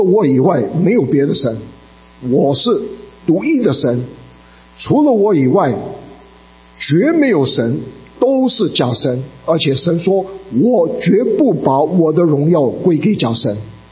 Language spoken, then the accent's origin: Chinese; Taiwan; 当然我从台湾来我没有资格讲这个话